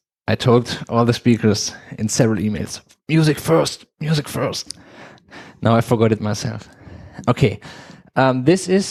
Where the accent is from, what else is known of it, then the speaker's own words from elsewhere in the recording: Cologne, North Rhine-Westphalia, Germany; I'm here from Cologne.